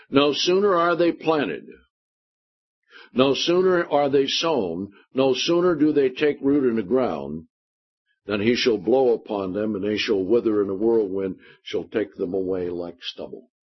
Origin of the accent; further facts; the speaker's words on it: Washington, United States; I remember growing up in Washington, there were the Native Indians around there, and they always had these totem poles.